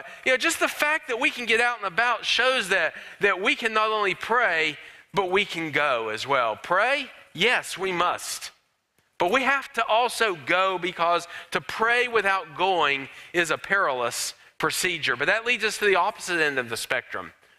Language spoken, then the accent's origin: English; Florida, United States; I grew up in Florida